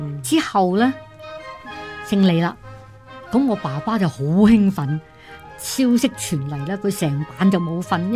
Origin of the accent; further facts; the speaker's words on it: Hong Kong; 我很朦胧地知道我不是在香港，我是在后面一个很大很大的一个国土。